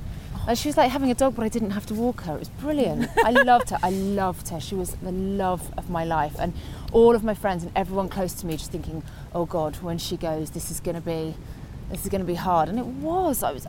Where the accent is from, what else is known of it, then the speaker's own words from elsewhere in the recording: Guernsey; After all that, growing up on Guernsey, just waiting to go off to London and just get my name up in lights and be a famous actress